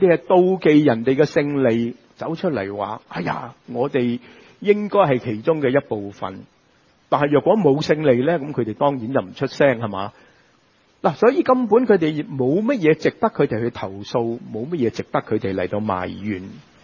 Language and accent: Cantonese; Guangdong, China; 好似我哋廣東人一樣咁直接嘛